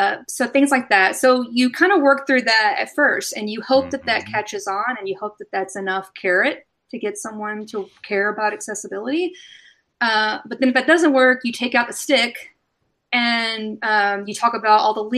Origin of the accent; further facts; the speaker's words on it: Alabama, United States; And I grew up in Alabama with Winn-Dixie's.